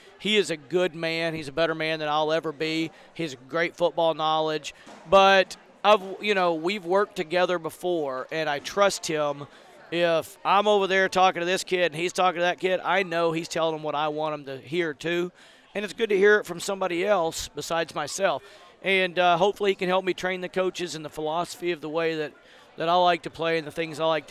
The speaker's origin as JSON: {"language": "English", "town": "Glenwood", "region": "Arkansas", "country": "United States", "said": "I'm a small-town guy. I'm from Glenwood, Arkansas. That's way smaller than Sheridan."}